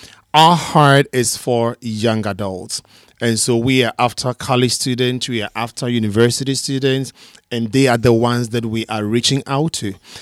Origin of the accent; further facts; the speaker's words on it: Koforidua, Eastern Region, Ghana; I'm from Koforidua, Ghana, West Africa.